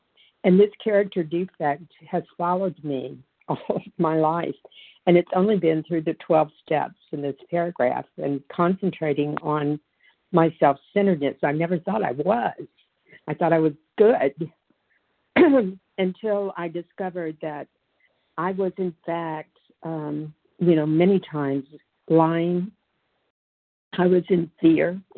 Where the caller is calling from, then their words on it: Louisiana, United States; I'm calling from Louisiana.